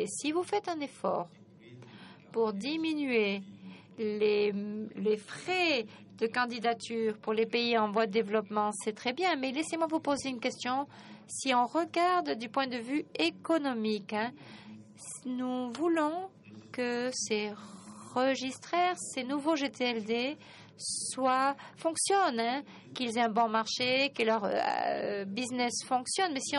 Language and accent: French; Senegal; du Sénégal. Bienvenue dans notre pays.